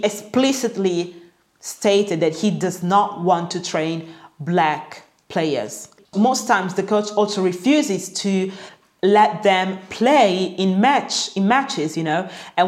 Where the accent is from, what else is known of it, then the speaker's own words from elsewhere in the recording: Italy; I used to hear racist things even when I was, you know, a kid growing up in Italy.